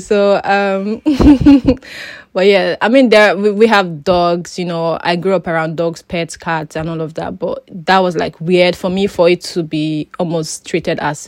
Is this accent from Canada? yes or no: no; Nigeria; now in United Kingdom; Hi, everyone. … I am Nigerian. I'm currently living in the UK.